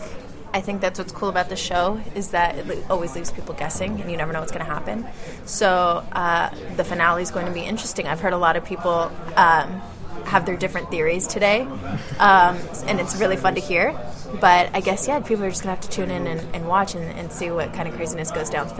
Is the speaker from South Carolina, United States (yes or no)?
no; Los Angeles, California, United States; I grew up in Los Angeles, so it's just kind of an inevitable